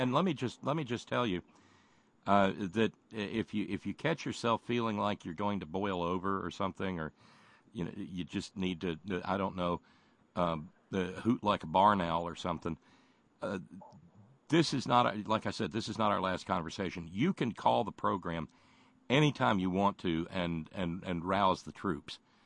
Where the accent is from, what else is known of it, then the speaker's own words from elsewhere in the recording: Alabama, United States; Actually, I was born and raised in Alabama, so I followed that pretty closely.